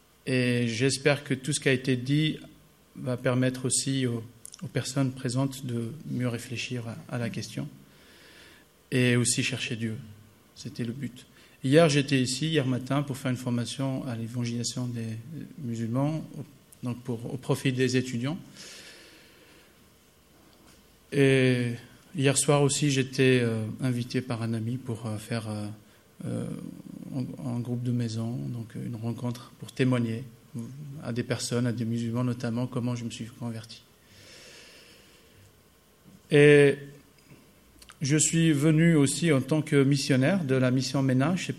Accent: Paris, Île-de-France, France; Je viens de Paris, marié. Je suis d'origine algérienne, donc de la Kabylie

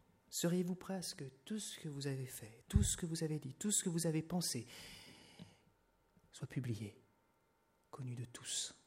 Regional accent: France; Mais je suis français.

